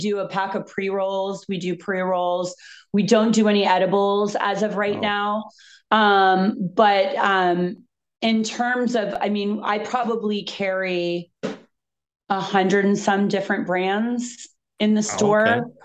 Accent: Fort Lauderdale, Florida, United States; but I grew up in Fort Lauderdale in the 80s.

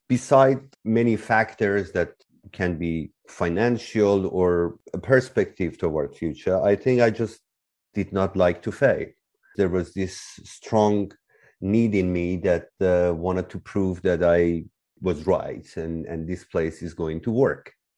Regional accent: Tehran, Tehran Province, Iran; the war with Iraq literally just began as I was born. I was born in Tehran, and Tehran was quite far from the battlefield.

